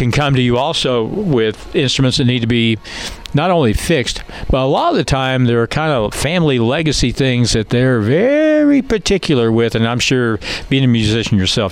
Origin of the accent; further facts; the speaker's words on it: Ava, Missouri, United States; I'm from Ava. Ava is kind of a unique place